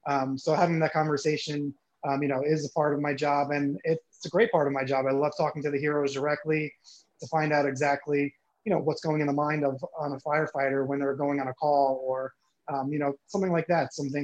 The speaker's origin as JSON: {"language": "English", "region": "New York", "country": "United States", "said": "It actually started in New York, and I'm from New York originally"}